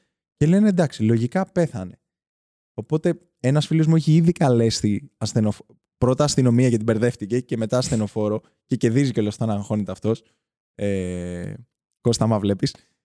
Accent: Pefki, Attica, Greece; γιατί εγώ είμαι από την Πεύκη

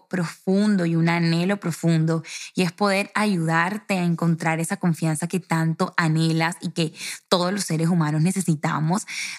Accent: Colombia; moved away as an adult; now in Madrid, Spain; Yo soy colombiana, pero llevo ya este es mi tercer año viviendo aquí en Madrid.

